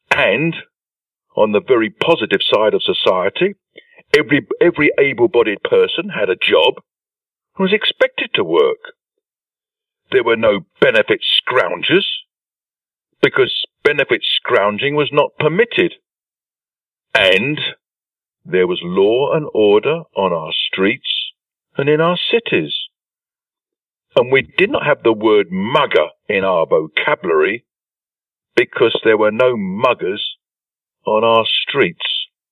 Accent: England, United Kingdom; as an Englishman and as a white man, I have two identities. I'm English hyphen British, but I'm also a white man.

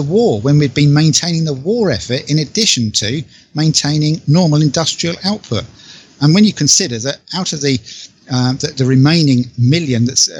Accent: Luton, East of England, United Kingdom; came to settle in my hometown of Luton, and there were hardly any West Indians at all.

